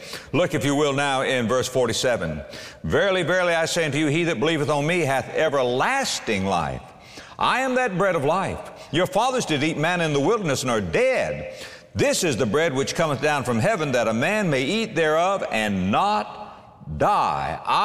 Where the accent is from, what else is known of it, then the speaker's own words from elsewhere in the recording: Florida, United States; I'm from Florida.